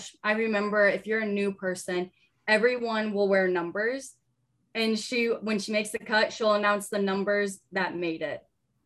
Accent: Nebraska, United States; I was like spending all my weekends in Iowa from Nebraska, but I felt like I was born and raised in Iowa.

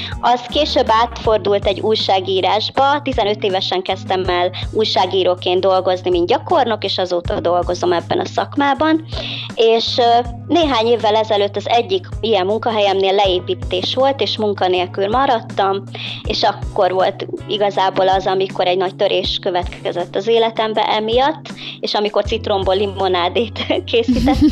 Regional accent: Budapest, Hungary; 31 éves vagyok, és egyébként Budapesten nőttem fel, oda jártam iskolába, illetve hát sokáig ott éltem. Aztán a szüleim leköltöztek vidékre, Dabasra, de én nem követtem őket, hanem én fennmaradtam Budapesten. Most a karantén idejére én is itt vagyok velük

